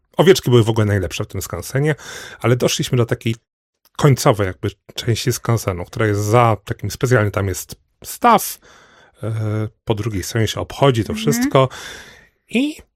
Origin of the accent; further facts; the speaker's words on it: Głogów Małopolski, Subcarpathian Voivodeship, Poland; to są w ogóle moje rodzinne strony. Pochodzę, jak już wiecie, z wielkiej metropolii Głogowa Małopolskiego, który był największym renesansowym miastem w Polsce